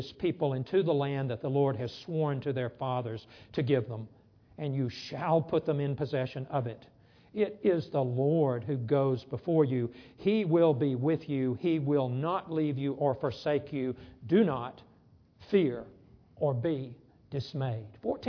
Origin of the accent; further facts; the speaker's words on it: Alabama, United States; Dothan. I'm from Alabama. You say it, Dothan.